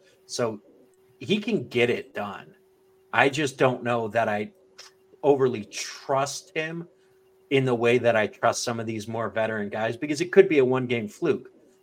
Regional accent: Rochester, New York, United States; I'm from Rochester originally.

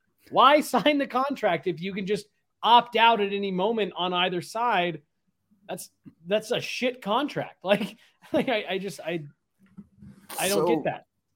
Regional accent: Denver, Colorado, United States; it was great being a kid growing up in Denver

